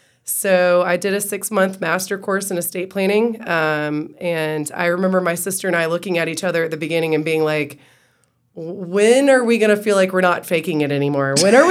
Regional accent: Athens, Georgia, United States; also born or lived in Atlanta; So I'm actually from Athens, born and raised, one of the few that's still here, went all the way through Clark County Schools, Clark Central, graduated in 06

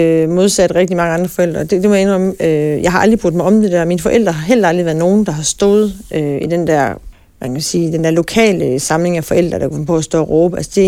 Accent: Viborg, Central Denmark Region, Denmark; jeg er vokset op i Viborg, vidende, at det har været lidt en snopby, og den gamle konservative

